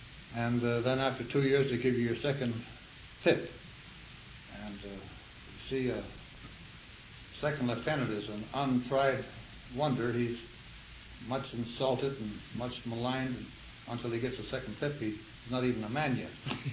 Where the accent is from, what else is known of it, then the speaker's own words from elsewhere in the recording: Winnipeg, Manitoba, Canada; Well, I was born in Winnipeg in 1904, and all of my life was spent in Winnipeg, and went to school and high school, and then I went down to Chicago and worked on the railway, and finally wound up in the mortuary science school, became a funeral director, came back to Winnipeg.